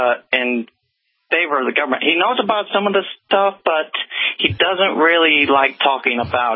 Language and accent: English; St. Louis, Missouri, United States; I'm from St. Louis, Missouri